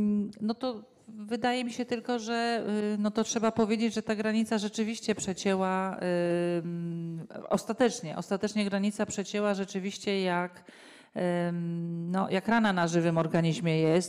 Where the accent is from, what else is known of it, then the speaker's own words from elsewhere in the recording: Olsztyn, Warmian-Masurian Voivodeship, Poland; a ja pochodzę z Olsztyna i wychowywałam się też w Olsztynie